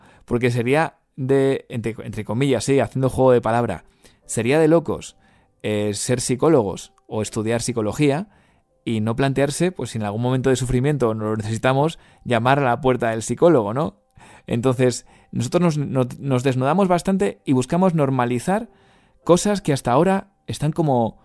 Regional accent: Spain; que me consta que muchos son en mi país, en España

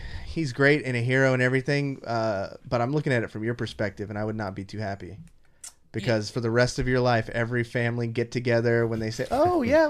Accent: Rio Linda, California, United States; I grew up in Rio Linda in a pretty big old house, with my family.

